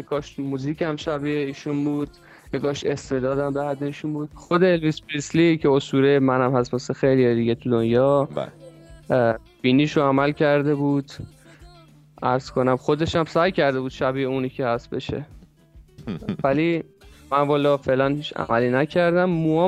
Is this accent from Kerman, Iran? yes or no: no; Mashhad, Razavi Khorasan, Iran; من الان از تهران با شما صحبت میکنم. من اصولا یه پام مشهد یه پام تهرانه کلا، برای اینکه بچه مشهدم، ولی خب تهرانم به خاطر کارم رفت آمد دارم فعلا تا بیام کلا تهران مستقر شم.